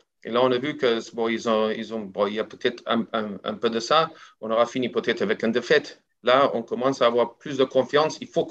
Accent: South Africa; Ce n'est pas parce que je ne suis pas sud-africaine, j'y serai toujours et j'ai toujours mon accent, hein, ça n'a pas changé.

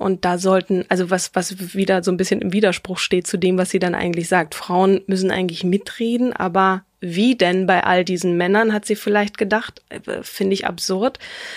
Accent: Marburg, Hesse, Germany; born there; So, sie hat studiert in meiner Geburtsstadt in Marburg an der Lahn.

